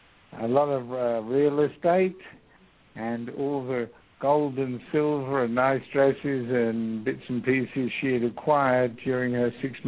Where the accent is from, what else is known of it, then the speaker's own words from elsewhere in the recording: England, United Kingdom; moved away as an adult; now in Jerusalem, Israel; So I was born in England, lived there for 20 years, and then since 1968 I've been living here in Israel. For the last 25 years I've been living in Jerusalem.